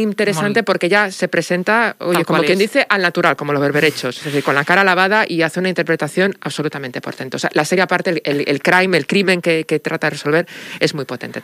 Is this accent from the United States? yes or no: no; Galicia, Spain; que es como se llamaba cuando yo jugaba de pequeña en Galicia